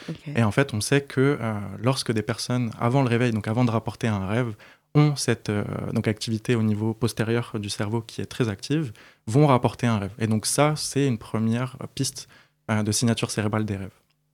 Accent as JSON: {"language": "French", "town": "Limeil-Brévannes", "region": "Île-de-France", "country": "France", "said": "Je viens de Limeil-Brévan, dans le 94."}